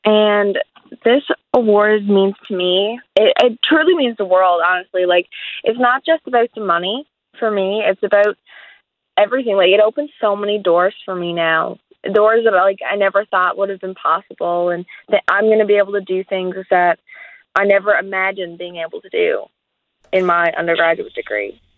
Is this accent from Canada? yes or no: yes; Fogo Island, Newfoundland and Labrador, Canada; I'm from Fogo Island, Newfoundland. I go to school at Fogo Island Central Academy. I'm a grade 12 student